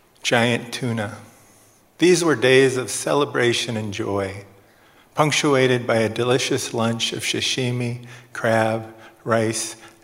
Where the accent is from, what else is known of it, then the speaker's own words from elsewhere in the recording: Midwest, United States; Me, a half-Asian boy growing up in the Midwest.